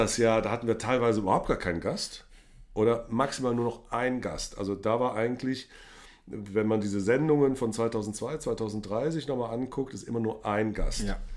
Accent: Cologne, North Rhine-Westphalia, Germany; mein Botzenburg ist natürlich leider meine Heimatstadt Köln.

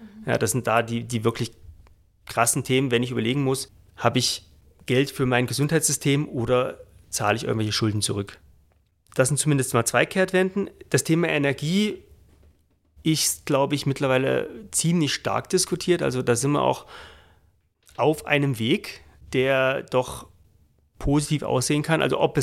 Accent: Germany; Also jetzt, ob ich jetzt als Deutscher für Deutschland spreche oder in Österreich ist oder Europa allgemein

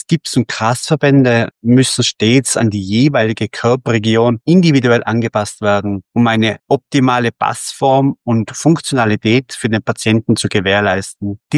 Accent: Tyrol, Austria; ich komme aus Tirol

